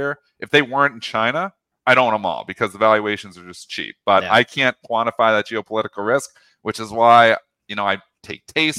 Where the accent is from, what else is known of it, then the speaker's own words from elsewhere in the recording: Canada; because I'm Canadian, and I have that over there.